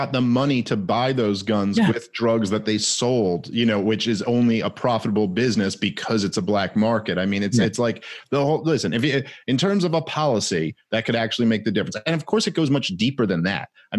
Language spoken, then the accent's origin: English; New York, United States; it just makes my blood boil, both as a New Yorker and someone who just believes in freedom.